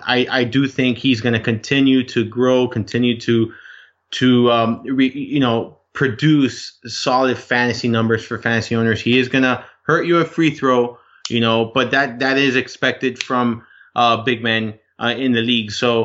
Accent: Miami, Florida, United States; I'm from Miami.

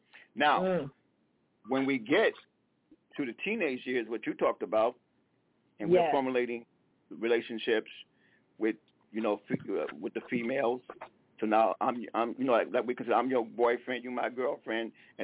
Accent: South Carolina, United States; I'm from South Carolina, and I don't know. I nearly can't speak English that good.

